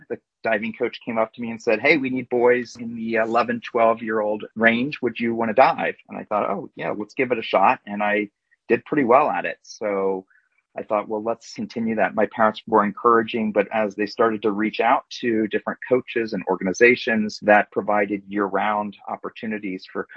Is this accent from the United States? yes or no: yes; Midwest, United States; growing up in the Midwest in a mid-sized town in a pretty conservative area of the country.